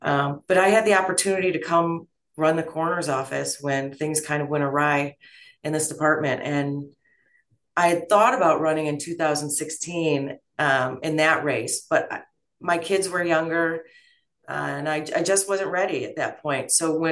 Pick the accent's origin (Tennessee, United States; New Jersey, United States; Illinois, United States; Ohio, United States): Illinois, United States; So I was born and raised in Winnebago County.